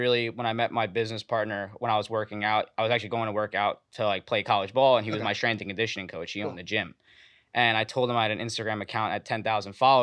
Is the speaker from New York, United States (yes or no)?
yes; Farmingdale, New York, United States; Born and bred, Farmingdale, Long Island.